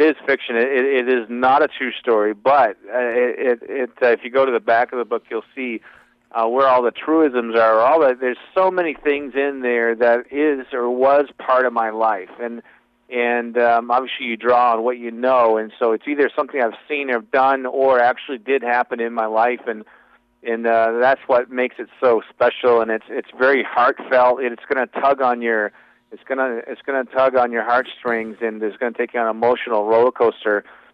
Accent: Vermont, United States; You know, I grew up in Vermont, and my dad owned a diner in St. Johnsbury, Vermont, called Mapletown Dinette.

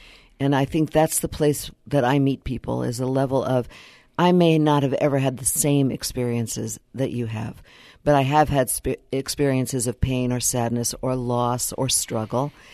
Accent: California, United States; also born or lived in New York; So, I was born in New York and lived in California most of my life and had polio when I was 3 months old.

